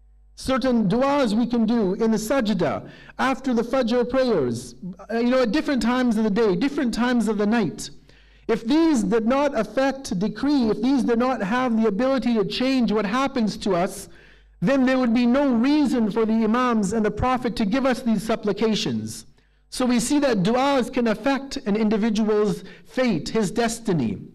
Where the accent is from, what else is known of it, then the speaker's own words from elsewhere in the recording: Canada; born there; I was born in Canada.